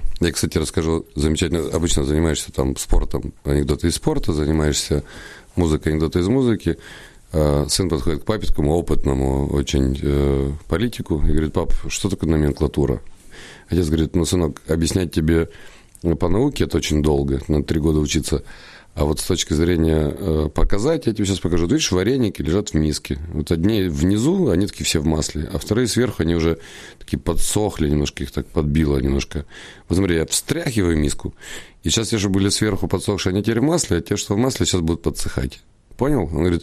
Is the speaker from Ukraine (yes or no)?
yes; Kyiv, Ukraine; born there; Я родился в Киеве в январе 69 года, и могу вам сказать, что практически в каждом киевском районе русских школ было больше, чем украинских. Я воспитан в русской школе